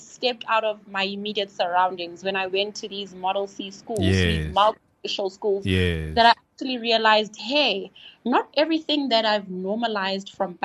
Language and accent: English; Soweto, Gauteng, South Africa; So growing up in Soweto, I really grew up with one big family.